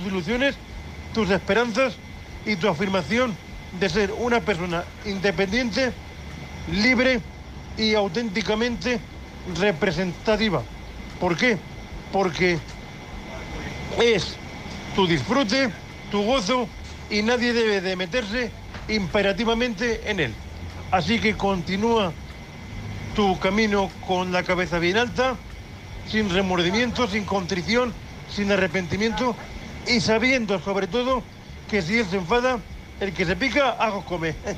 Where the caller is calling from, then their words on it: Murcia, Region of Murcia, Spain; de Murcia, un hombre invidente en el bus